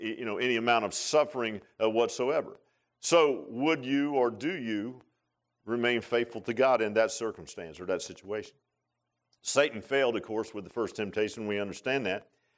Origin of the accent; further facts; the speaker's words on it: Virginia Beach, Virginia, United States; I grew up in Virginia Beach, and it was in a little neighborhood. Neighborhood's still there.